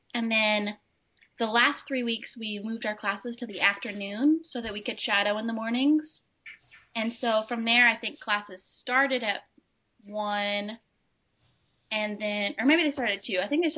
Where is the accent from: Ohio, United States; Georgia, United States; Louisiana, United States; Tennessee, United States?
Tennessee, United States; Crossville; Well, I'm from Crossville, Tennessee. I go to the University of Miami, where I'm studying microbiology and also Spanish.